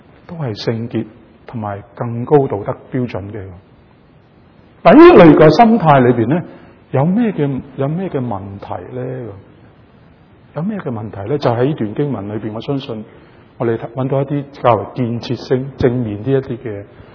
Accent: Canada; 包括埋我係嚟自加拿大，另外一夫婦亦都係嚟自海外，唔係香港咁。

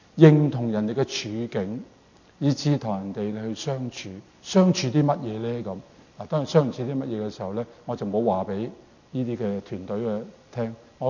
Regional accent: Canada; 住喺加拿大嘅人，即係調翻轉頭，我哋加拿大人嘅人唔明到

